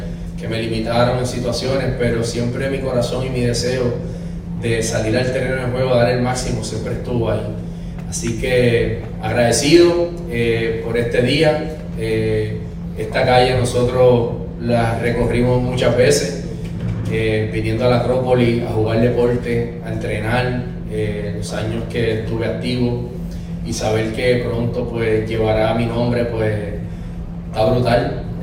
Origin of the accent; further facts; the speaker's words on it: Manatí, Puerto Rico; a mí me transporta mi juventud, creciendo aquí en Manatí, teniendo las experiencias que tuve